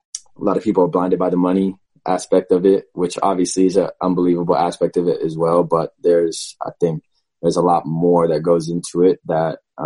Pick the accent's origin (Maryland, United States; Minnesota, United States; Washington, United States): Washington, United States; Seattle; especially growing up in Seattle as well, it wasn't when you wore clothing, it was you're wearing it to be warm and to be comfortable.